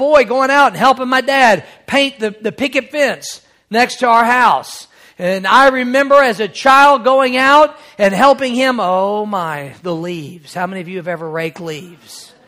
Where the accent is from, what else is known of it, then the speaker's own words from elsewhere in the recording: Missouri, United States; I remember as a boy, growing up in Missouri, we had all these trees in the backyard and they drop hickory nuts.